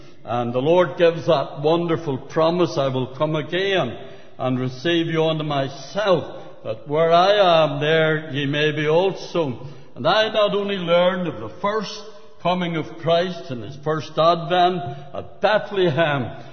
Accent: Belfast, Northern Ireland, United Kingdom; I was born and bred in the city of Belfast. You would know that from my very polished accent. And East Belfast, where the shipyard is, and a wee street called Rosalind Street. And it was there that I was born and bred and brought up.

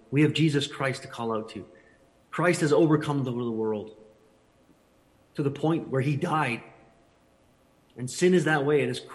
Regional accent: Canada; I'm Canadian, I guess, here, and I'm in Canada.

